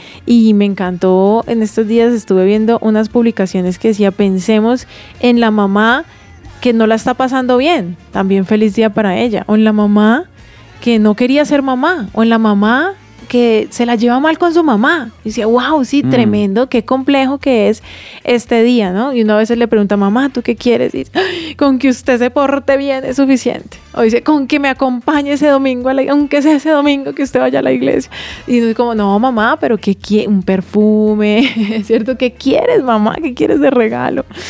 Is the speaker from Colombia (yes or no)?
yes; Colombia; Yo no sé si porque yo soy colombiana